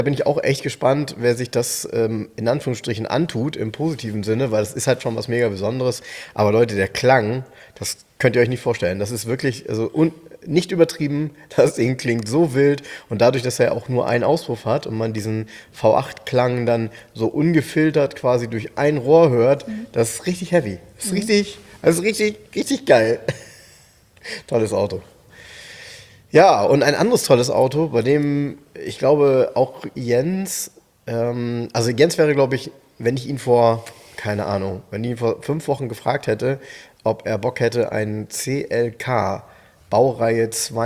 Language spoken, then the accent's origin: German; Soltau, Lower Saxony, Germany; Ja, bei uns in Soltau war die britische Armee